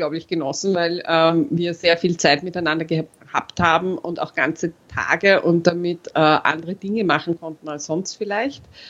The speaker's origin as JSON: {"language": "German", "country": "Austria", "tie": "born there", "said": "habe als geborener Österreicher den Unterschied zwischen Aktien und Anleihen nicht gekannt"}